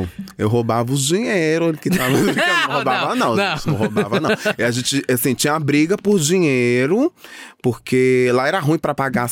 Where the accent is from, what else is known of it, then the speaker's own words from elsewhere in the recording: Rio de Janeiro, Brazil; also born or lived in Niterói; Exatamente, sou carioca. Ali, da Lapa.